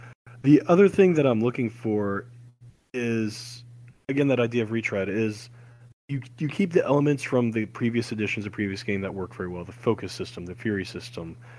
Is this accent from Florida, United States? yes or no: no; Louisiana, United States; As a Cajun hurricane survivor